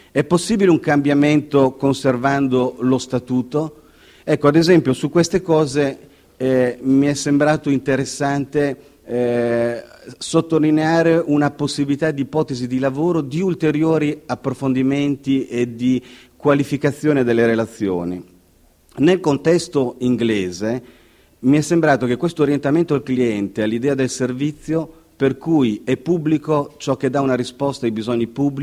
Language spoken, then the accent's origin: Italian; Emilia-Romagna, Italy; io e il professor Ruffini siamo romagnoli.